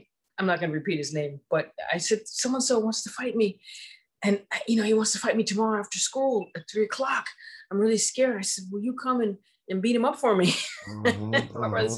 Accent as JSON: {"language": "English", "region": "Ohio", "country": "United States", "said": "We grew up on … I'm from Ohio."}